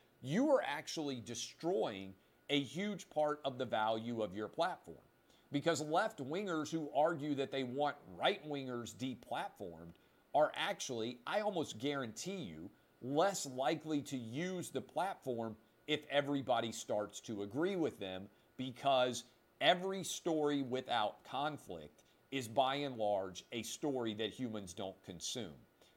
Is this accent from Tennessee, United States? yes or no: yes; Nashville, Tennessee, United States; even though I grew up in Nashville, not a music guy.